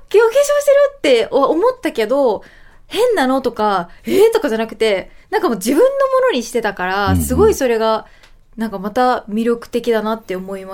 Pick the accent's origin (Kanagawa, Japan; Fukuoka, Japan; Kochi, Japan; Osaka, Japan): Osaka, Japan; moved away as an adult; now in Tokyo, Japan; 本当、私大阪出身なんですけど、もう大阪では見たことのない